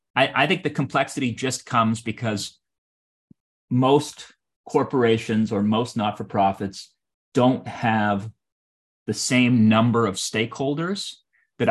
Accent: Canada; I grew up in Canada

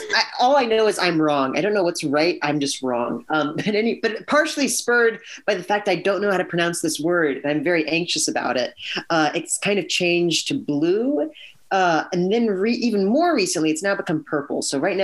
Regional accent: the South, United States; And I'm from the South, so I don't really know how to pronounce this word.

